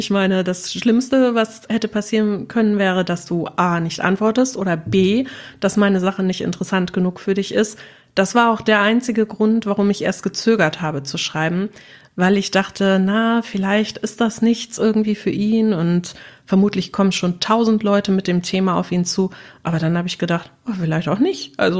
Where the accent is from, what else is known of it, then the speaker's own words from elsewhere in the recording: Wuppertal, North Rhine-Westphalia, Germany; ich bin 39 Jahre alt. Ich komme aus Wuppertal